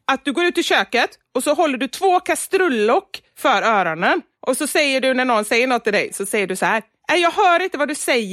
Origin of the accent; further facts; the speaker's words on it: Gothenburg, Västra Götaland County, Sweden; trots att det bara är jag som är göteborgare